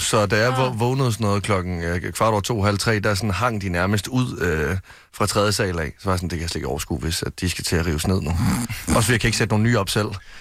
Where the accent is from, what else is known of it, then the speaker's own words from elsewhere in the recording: Varde, Region of Southern Denmark, Denmark; hjemme i Varde